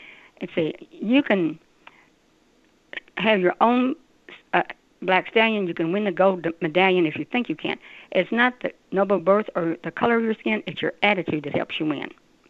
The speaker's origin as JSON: {"language": "English", "town": "Danville", "region": "Kentucky", "country": "United States", "moved": "yes", "said": "And I am from Kentucky, little tiny town, Danville, Kentucky, 10,000 people when I left it. There are 28,000 there now."}